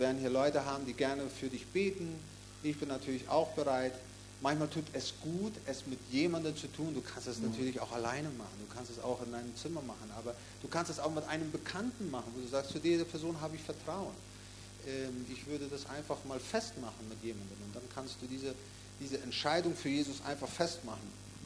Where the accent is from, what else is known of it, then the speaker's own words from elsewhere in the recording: Paraguay; moved away; Wir kommen ursprünglich auch aus Paraguay